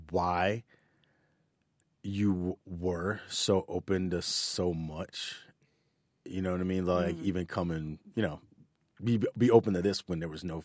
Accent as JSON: {"language": "English", "region": "the South", "country": "United States", "tie": "born or raised there", "said": "Because I grew up in the South where it's like, a good amount of racism and different things like that."}